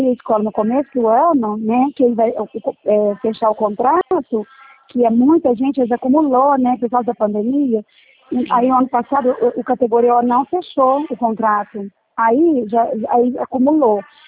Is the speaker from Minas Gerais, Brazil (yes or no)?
no; Franca, São Paulo, Brazil; Eu sou de Franca